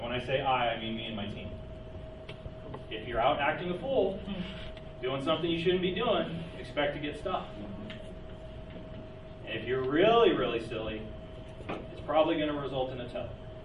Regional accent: Las Vegas, Nevada, United States; I was raised in Vegas in the 80s. I remember when Rancho was the last street in the town.

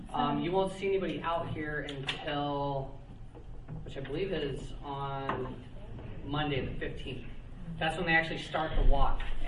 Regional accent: Beatty, Nevada, United States; I worked up in Beatty for 6 years. I'm from Beatty, so I played Indian Springs a lot when I was in high school.

